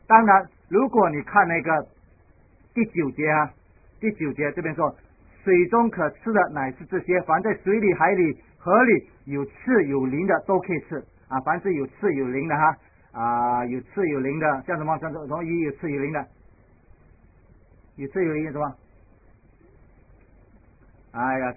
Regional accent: China; 我们中国人一定会这样讲，对不对？

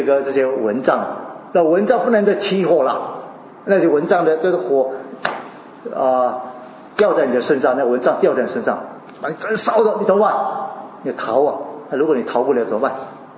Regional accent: China; 不像我们中国人所谓的这个进入那个地狱里面

